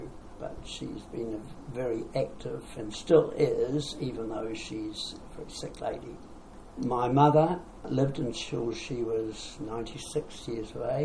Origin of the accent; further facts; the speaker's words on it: Lower Hutt, Wellington, New Zealand; born there; I was born in Lower Hutt in 1932.